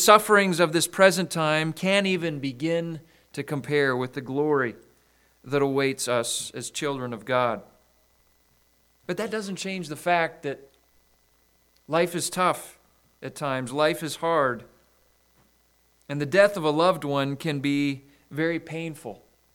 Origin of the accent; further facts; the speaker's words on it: Saskatchewan, Canada; Just yesterday morning, I heard the news of a bus crash right close to where I grew up in Saskatchewan.